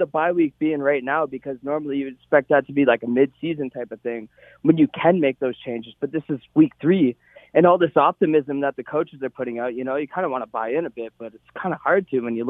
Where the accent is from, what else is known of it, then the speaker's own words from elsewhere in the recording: Hamilton, Ontario, Canada; now in Calgary, Canada; I'm in Calgary currently right now, but, you know, I'm from the North End.